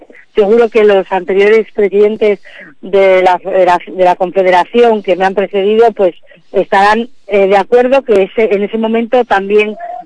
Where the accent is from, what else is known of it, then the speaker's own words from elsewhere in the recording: Cantabria, Spain; Pues sí, aquí estoy en Cantabria. Hoy me ha tocado en mi tierra.